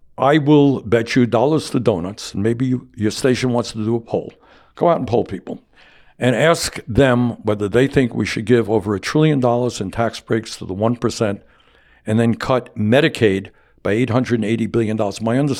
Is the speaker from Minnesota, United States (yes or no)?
no; Vermont, United States; I come from Vermont.